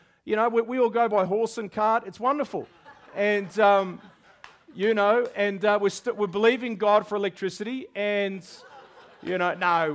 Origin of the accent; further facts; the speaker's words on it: Albury, New South Wales, Australia; moved away as an adult; also born or lived in Wodonga; I grew up in the region. As a young man, I grew up in Albury, Wodonga, in that whole part of the world. And then at 19, I couldn't wait to get out of there.